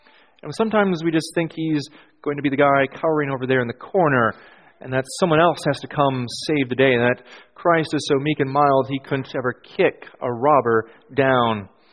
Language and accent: English; Brooklyn, Wisconsin, United States; grew up in a tiny town, Brooklyn, Wisconsin. And I never tell people when I first meet them that I'm from Brooklyn, Wisconsin, of 1,400 people, because no one knows where Brooklyn, Wisconsin is.